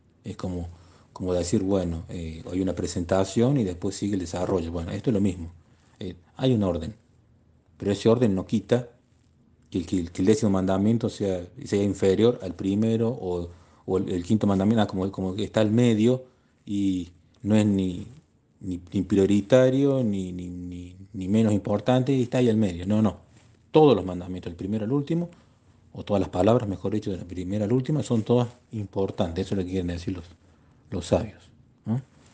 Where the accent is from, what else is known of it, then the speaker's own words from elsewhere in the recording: Argentina; yo por lo menos encuentro ese significado desde mi español y desde mi argentino. Ten en cuenta que yo soy argentino, entonces yo me muevo con una terminología propia